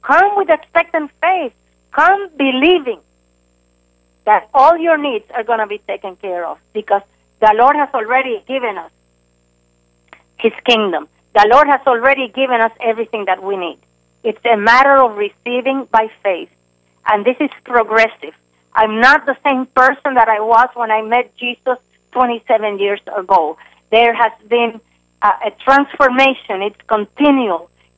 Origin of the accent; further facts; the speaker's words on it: Miami, Florida, United States; I am from Miami, but more people are coming from Miami.